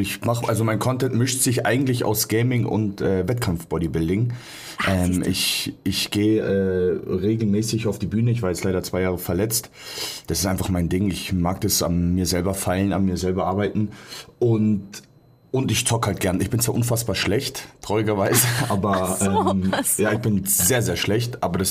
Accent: Munich, Bavaria, Germany; Ja, genau. Ich komme aus München.

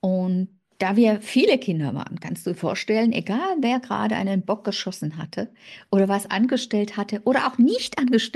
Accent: Swabia, Germany; Also ich bin aus dem Schwäbischen.

